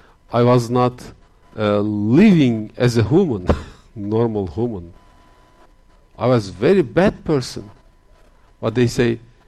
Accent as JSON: {"language": "English", "country": "Turkey", "second_language": "English", "said": "Maybe we can start with this. I'm from Turkey. For 25 years, I live as a Christian."}